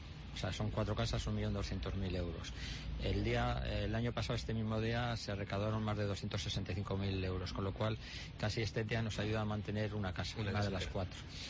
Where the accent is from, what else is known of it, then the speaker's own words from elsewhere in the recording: Bilbao, Basque Country, Spain; Yo yo vengo de Bilbao.